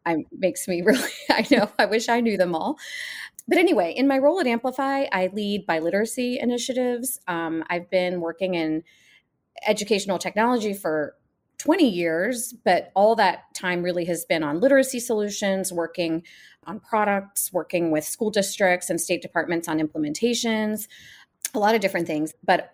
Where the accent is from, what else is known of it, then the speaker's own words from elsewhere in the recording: United States; first language Gujarati; English is a second language; so I'm Indian American and I spoke Gujarati in the home. That was my first language, actually. And then I learned English when I went to preschool.